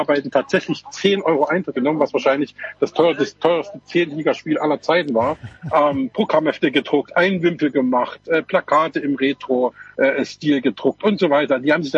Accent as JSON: {"language": "German", "town": "Meerane", "region": "Saxony", "country": "Germany", "tie": "born or raised there", "said": "vielleicht auch, weil es meine Heimatstadt war, Merane, aber es war ein unfassbares Erlebnis."}